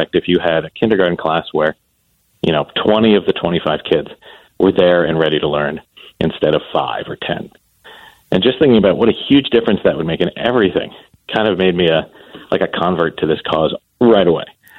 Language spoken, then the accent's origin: English; Columbus, Ohio, United States; And I had written a book about school desegregation in my hometown, which is Columbus, Ohio.